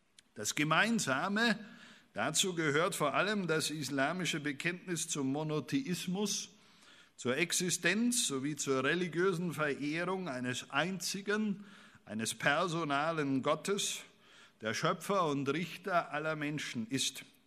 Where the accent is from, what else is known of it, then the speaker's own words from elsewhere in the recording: Bavaria, Germany; wie ich als Bayer sagen darf